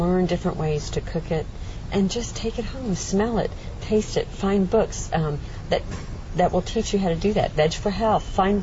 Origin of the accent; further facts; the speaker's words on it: the South, United States; I'm like, I was raised in the South.